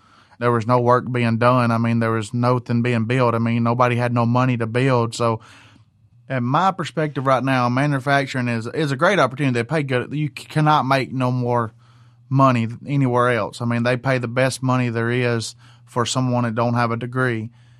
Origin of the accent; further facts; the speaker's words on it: Hartsville, Alabama, United States; I'm from Hartsville, Alabama.